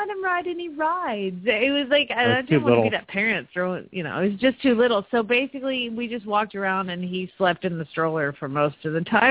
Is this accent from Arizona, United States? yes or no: yes; Phoenix, Arizona, United States; from Phoenix, Arizona